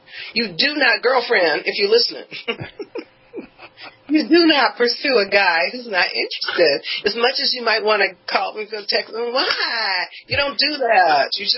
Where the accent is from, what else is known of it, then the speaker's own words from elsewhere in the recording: Los Angeles, California, United States; I come from L.A. I come from Hollywood.